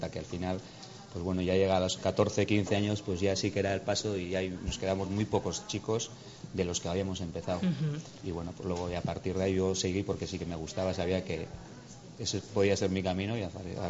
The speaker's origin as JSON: {"language": "Spanish", "town": "Bergara", "region": "Basque Country", "country": "Spain", "tie": "born or raised there", "said": "la tradición de mi pueblo en Vergara era pues eso"}